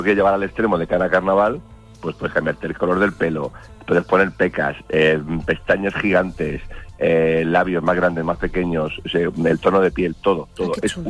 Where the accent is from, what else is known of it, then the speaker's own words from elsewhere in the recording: Cehegín, Region of Murcia, Spain; No, yo soy de Cejín, de un pueblecito.